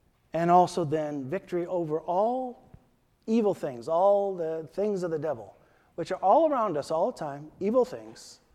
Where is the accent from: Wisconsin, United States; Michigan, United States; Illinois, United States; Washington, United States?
Wisconsin, United States; Some of you know that I'm from Wisconsin. I hope the Packers will win the Super Bowl.